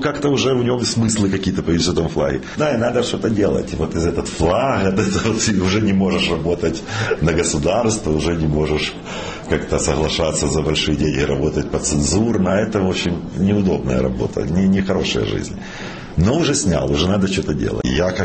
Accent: Ukraine; я осмотрелся повнимательнее и понял, в общем, что я украинец

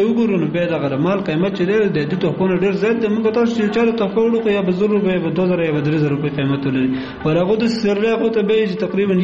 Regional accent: Kunar, Afghanistan; زه اصلا د کونړ ولایت اوسیدونکو یم

